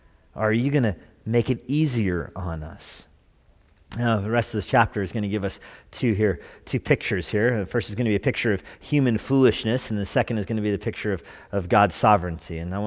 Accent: New Mexico, United States; where I'm from, New Mexico."

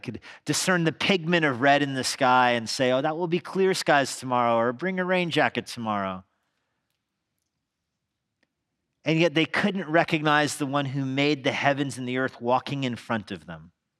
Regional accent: New Mexico, United States; I'm not a sailor. I'm from New Mexico.

